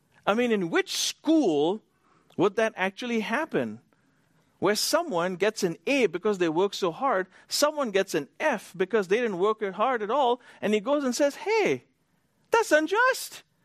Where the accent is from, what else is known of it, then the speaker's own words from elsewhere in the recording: India; growing up in India where there are tiers of people, where there is a caste system